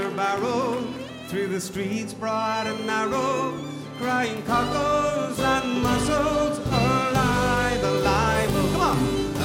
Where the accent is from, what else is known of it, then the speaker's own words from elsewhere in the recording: Limerick, Munster, Ireland; German is a second language; now in Germany; Ich komme aus Limerick. Limerick ist eine schöne Stadt.